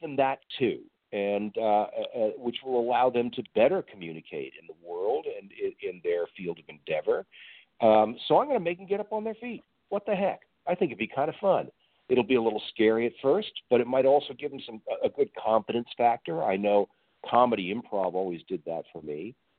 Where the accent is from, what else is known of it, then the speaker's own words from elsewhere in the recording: Hartford, Connecticut, United States; He later went on to live in my hometown, where I live now, of Hartford, Connecticut.